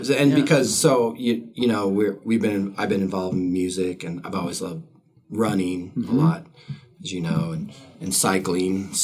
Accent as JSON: {"language": "English", "town": "Helena", "region": "Montana", "country": "United States", "tie": "born or raised there", "said": "Anna came to me for the Helena when I grew up in Helena."}